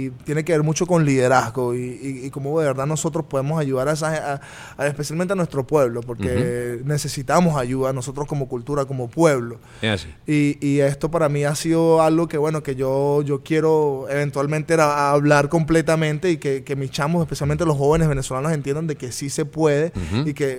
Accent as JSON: {"language": "Spanish", "town": "Washington", "region": "District of Columbia", "country": "United States", "tie": "born or raised there", "said": "Yo me crié básicamente en Washington, D.C., donde muy pocas personas hablan español y donde yo crecí era netamente inglés"}